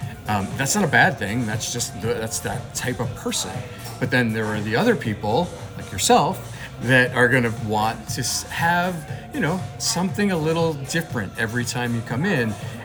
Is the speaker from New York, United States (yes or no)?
yes; New York, United States; And I'm from New York originally, and there's this commonality of wine bars and enotecas and these places that were not found here.